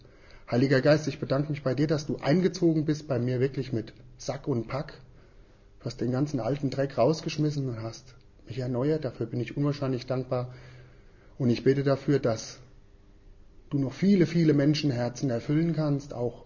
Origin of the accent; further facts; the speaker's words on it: Frankfurt, Hesse, Germany; ich bin als ein Einzelkind geboren und aufgewachsen bei uns in Frankfurt in einem guten Elternhaus